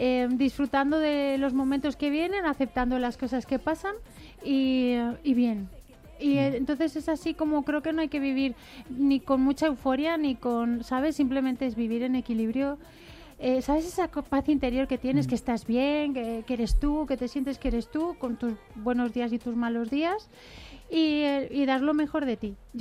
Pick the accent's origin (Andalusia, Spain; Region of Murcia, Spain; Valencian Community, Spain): Valencian Community, Spain; Elche; Es que vengo de Elche.